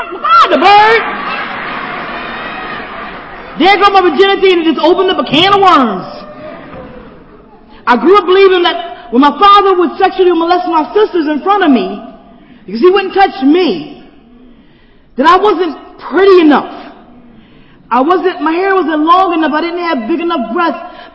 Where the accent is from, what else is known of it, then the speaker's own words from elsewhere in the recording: Philadelphia, Pennsylvania, United States; I grew up quick. I grew up fast in North Philadelphia.